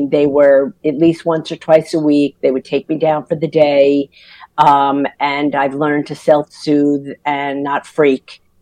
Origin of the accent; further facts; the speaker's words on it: New York, United States; no, never offended. I'm a New Yorker. I love a direct person.